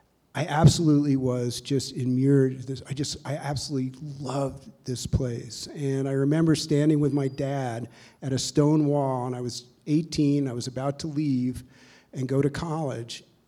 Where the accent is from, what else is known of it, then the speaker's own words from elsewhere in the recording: New York City, New York, United States; All right, so I grew up in New York City, in Brooklyn Heights.